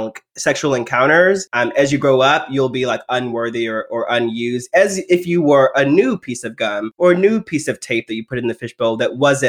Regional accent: Texas, United States; And I grew up in Texas, in the rural area, where our sex ed standards haven't been updated since I was born in 1994.

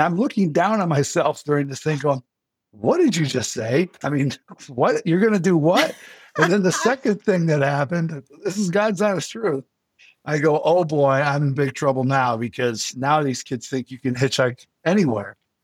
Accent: New York, United States; because I grew up in Western New York, we would believe that it would happen to us.

